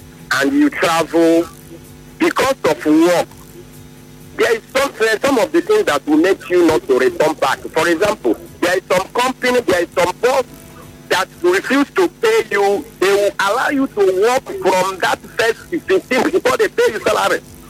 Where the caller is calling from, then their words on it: Port Harcourt, Rivers, Nigeria; I'm calling from Port Harcourt.